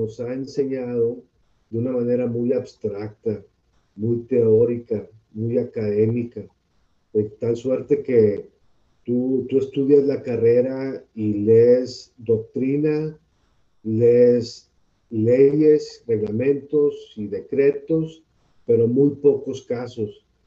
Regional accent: Monterrey, Nuevo León, Mexico; Yo soy originario de Monterrey y mi papá tenía un negocio

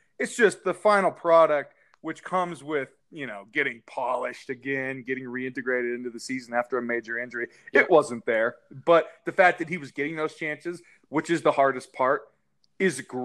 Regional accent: United States; That's okay. I'm American.

